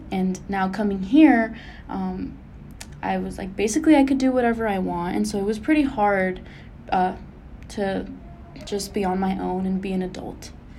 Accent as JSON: {"language": "English", "town": "Carbondale", "region": "Colorado", "country": "United States", "tie": "born or raised there", "also_born_or_lived": "Aspen, Colorado", "said": "I was born in Aspen, Colorado, and I was raised in Carbondale, Colorado."}